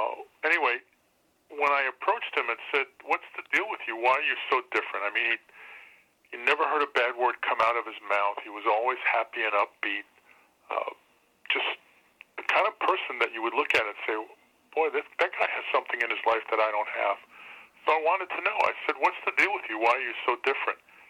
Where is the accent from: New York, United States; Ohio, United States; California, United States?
New York, United States; Brooklyn; Well, I was raised in Brooklyn, New York, in a Jewish home, but I don't know how typical, in that we were sort of on the secular side.